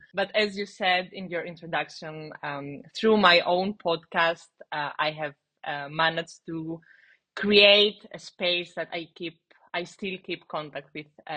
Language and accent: English; Greece; English is a second language; now in Berlin, Delaware, United States; I'm coming from Greece, and the last 5 years I live in Berlin